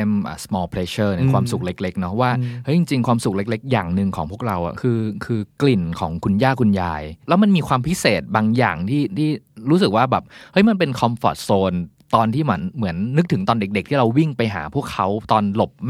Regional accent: Northern Thailand, Thailand; ผมเป็นคนเหนือใช่ไหมแล้วการเป็นคนเหนือเนี่ยคือมันมีรสชาติอาหารเหนือที่แม่เป็นคนทำให้เรากินแต่เด็กมาแล้ว

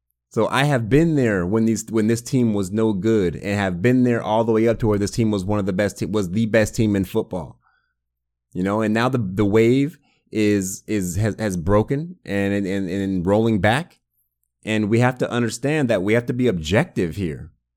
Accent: Bremerton, Washington, United States; I'm born and raised in Bremerton, okay? I took the ferry across. We used to have season tickets in the Kingdome.

